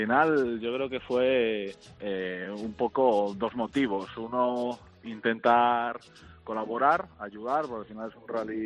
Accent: Galicia, Spain; soy gallego

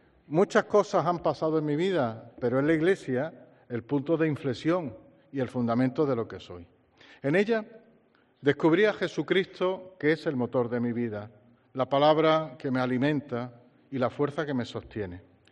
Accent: Málaga, Andalusia, Spain; Pero me presento hoy como lo que soy, un malagueño común, un sacerdote entre tantos y una persona de fe y enamorada de su tierra.

